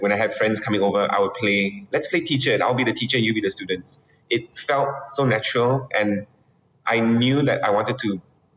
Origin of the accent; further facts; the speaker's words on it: Kota Kinabalu, Sabah, Malaysia; And I grew up in Sabah, in Kota Kinabalu. So we didn't really get much, you know, exposure, like live performances.